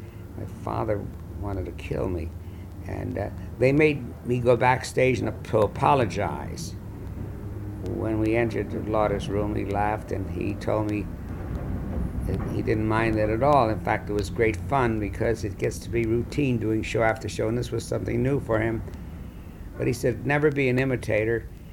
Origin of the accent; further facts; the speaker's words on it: London, United Kingdom; I was born in London in 1905.